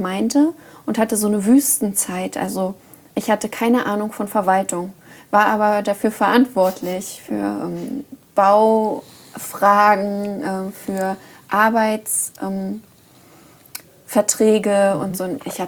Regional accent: East Germany, Germany; Und ich komme ja aus dem Osten und da habe ich auch in System gelebt.

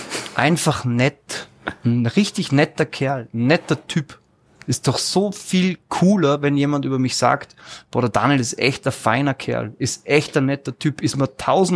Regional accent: Salzburg, Austria; Als Salzburger, danke vielmals dafür.

